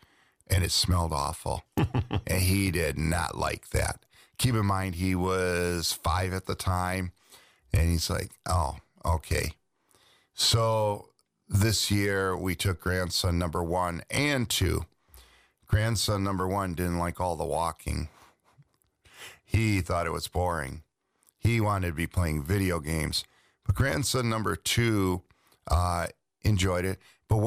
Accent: Kenosha, Wisconsin, United States; So my growing up in Kenosha

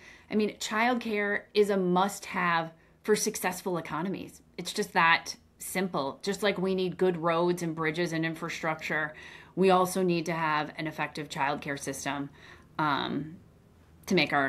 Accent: Wisconsin, United States; I mean, I look in my hometown of the Chippewa Valley, and Kristen, you know this.

